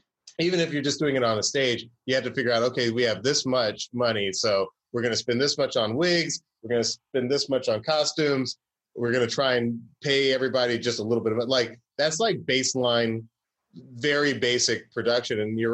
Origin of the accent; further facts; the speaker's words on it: Atlanta, Georgia, United States; I grew up in Atlanta.